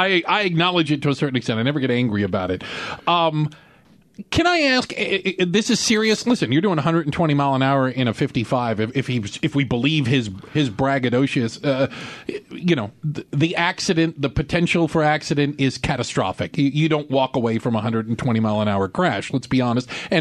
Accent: Tucson, Arizona, United States; When I grew up in southern Arizona, so I grew up in Tucson.

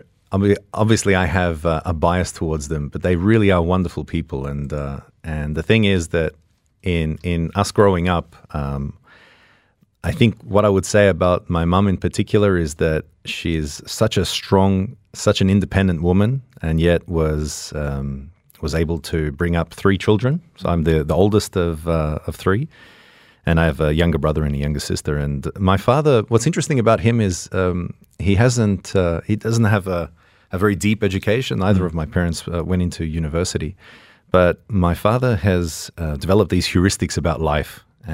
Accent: Australia; accent: Australian; as you can tell from the accent, as you mentioned, Tom, I come from Australia, and I've lost many things, but I think the Australian accent's probably one that I'll never lose.

